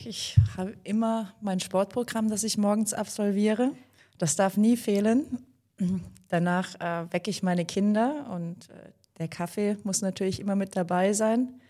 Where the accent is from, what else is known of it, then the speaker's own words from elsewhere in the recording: Heidelberg, Baden-Württemberg, Germany; born there; Ich bin gebürtige Heidelbergerin und auch dem Standort Heidelberg entsprechend treu geblieben.